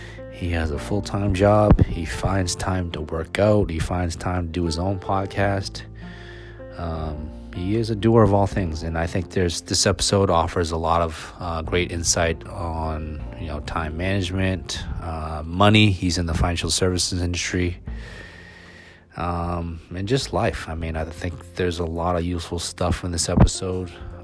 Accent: Waltham, Massachusetts, United States; We grew up together in the Ham, Waltham.

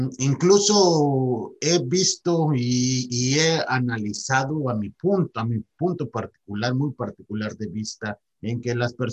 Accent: Mexico; están muy por debajo de todos nosotros como mexicanos.

